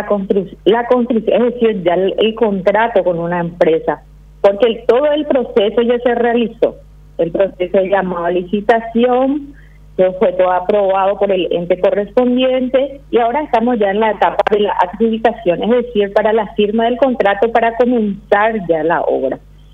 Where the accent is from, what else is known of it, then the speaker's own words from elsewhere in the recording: Paraguay; como ciudadana, como paraguaya